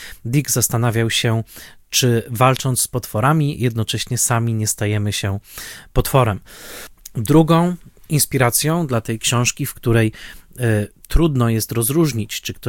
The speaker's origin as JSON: {"language": "Polish", "region": "Silesian Voivodeship", "country": "Poland", "said": "sam jestem Ślązakiem"}